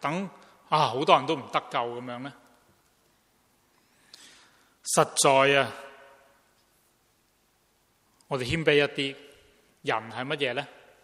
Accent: Hong Kong; 我们香港人的俗语说，未学行就先学走。

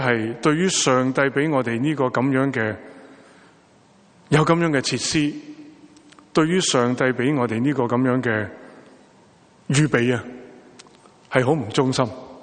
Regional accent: Hong Kong; moved away; 我虽然我在香港长大，但最近这几次回到香港呢

